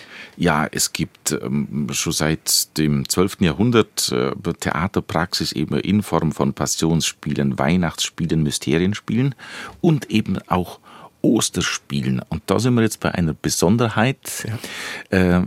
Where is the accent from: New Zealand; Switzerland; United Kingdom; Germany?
Germany; Bavaria; accent: Pfronten dialect; Wir sind beide aus Füssen. Du gebürtig, ich zur Zoche. Darum können wir schon in meiner Pfronta Mundart und du in der Fiersaar mehr oder weniger schwätzen.